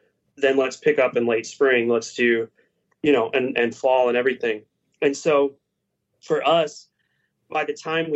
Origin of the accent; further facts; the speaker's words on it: Missouri, United States; We would love to work with Brad, by the way, because we're all from Missouri.